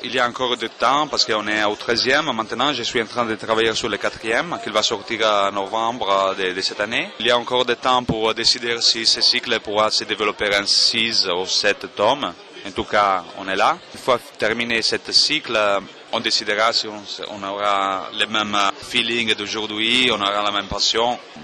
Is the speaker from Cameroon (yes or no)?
no; Italy; French is a second language; car je suis italien, comme vous entendez